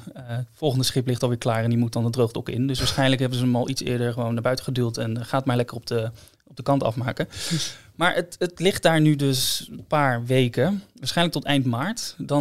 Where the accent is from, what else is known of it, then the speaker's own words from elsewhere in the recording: Netherlands; ik ben een Nederlander